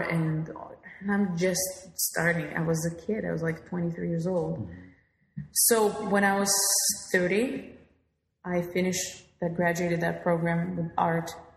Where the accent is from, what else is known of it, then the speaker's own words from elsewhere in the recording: Lithuania; now in San Francisco, United States; I am from Lithuania. I'm 100% Lithuanian.